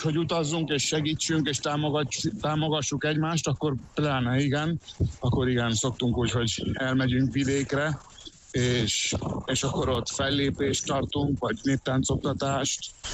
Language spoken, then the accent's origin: Hungarian; Argentina; Én Argentinában születtem, szóval én argentin vagyok, és 42 éves vagyok, és mindig ítéltem Argentinában.